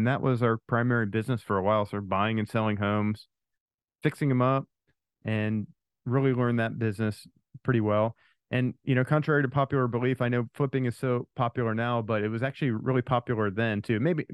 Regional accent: Pennsylvania, United States; moved away as an adult; So I grew up in Pennsylvania, and then after college moved out here and never looked back.

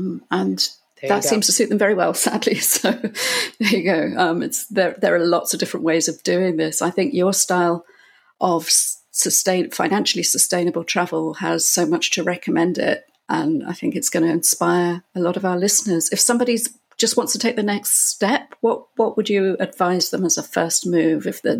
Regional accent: United Kingdom; now in Spain; as a Brit living in Spain.

